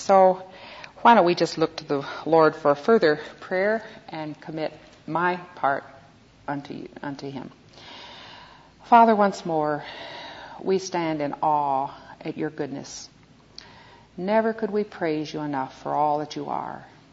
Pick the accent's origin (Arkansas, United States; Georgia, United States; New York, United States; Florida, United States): Arkansas, United States; Little Rock; I stopped off in Arkansas, which is where I grew up in Little Rock.